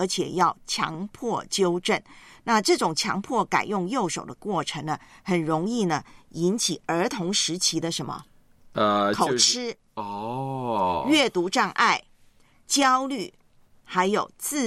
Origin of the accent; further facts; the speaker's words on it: Taiwan; 在老家台湾就很喜欢看棒球比赛，我从小都是看着棒球比赛长大的。